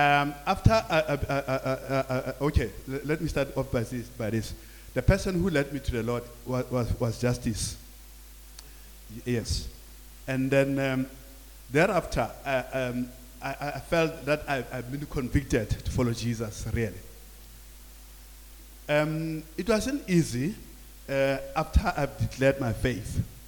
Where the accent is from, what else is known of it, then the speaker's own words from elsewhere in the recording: South Africa; I was called a traitor in my home country, South Africa.